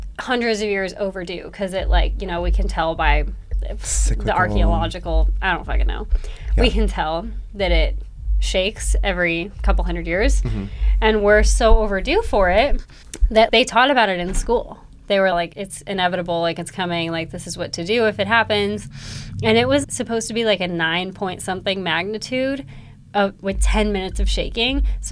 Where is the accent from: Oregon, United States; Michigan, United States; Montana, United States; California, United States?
Oregon, United States; because growing up in Oregon, it was always like a looming threat.